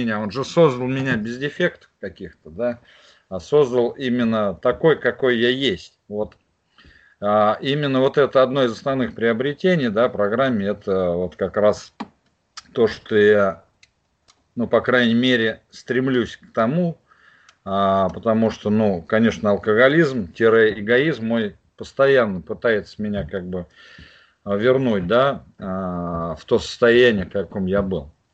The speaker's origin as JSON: {"language": "Russian", "town": "Tambov", "region": "Tambov Oblast", "country": "Russia", "said": "Ну, обычно я пишу алкоголик из Тамбова"}